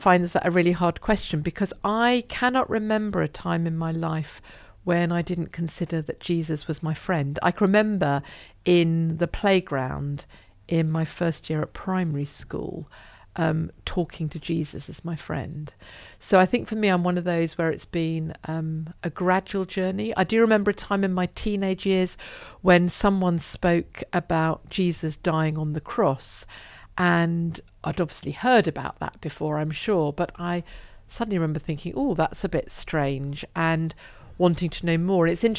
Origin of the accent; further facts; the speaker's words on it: Broxbourne, East of England, United Kingdom; where I grew up in Hertfordshire, in Broxburn in Hertfordshire, we'd started off at another Anglican church in Hoddesdon. Then when we moved to Broxburn, we went there.